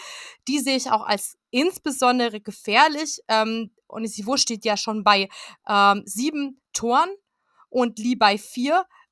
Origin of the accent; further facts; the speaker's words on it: Augsburg, Bavaria, Germany; wir wissen das alle als Augsburger und Augsburgerinnen